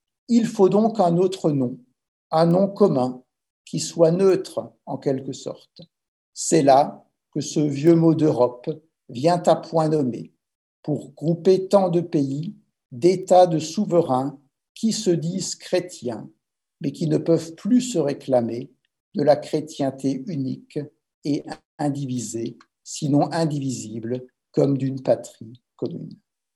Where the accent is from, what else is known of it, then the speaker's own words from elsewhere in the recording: Strasbourg, Grand Est, France; Je prends la liberté de le rappeler en tant que Strasbourgeois